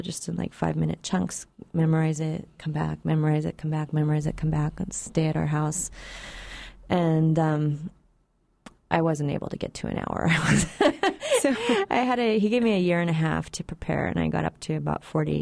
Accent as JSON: {"language": "English", "town": "Juneau", "region": "Alaska", "country": "United States", "tie": "born or raised there", "said": "I grew up here in Juneau, and I didn't know that composers could be living when I lived here."}